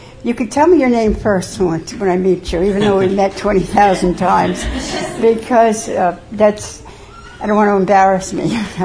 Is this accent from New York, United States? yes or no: yes; New York City, New York, United States; born there; I was born in New York City in 1934. So I'm actually 84